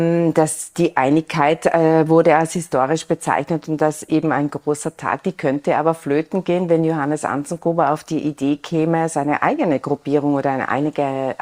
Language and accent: German; Innsbruck, Tyrol, Austria; man hatte tatsächlich als Innsbruckerin schon den Eindruck, dass man sich primär mit sich selbst beschäftigt hat.